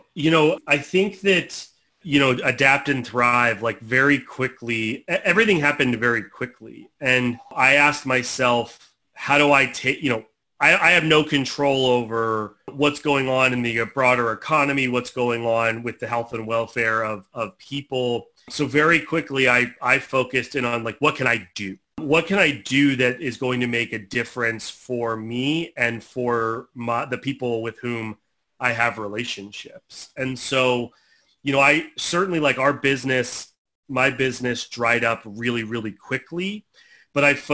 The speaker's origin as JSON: {"language": "English", "town": "Tampa", "region": "Florida", "country": "United States", "tie": "born or raised there", "moved": "as an adult", "said": "Born and raised in Tampa, Florida. So I lived in Tampa, Florida from birth until I graduated college. And then I struck out and moved to the Midwest."}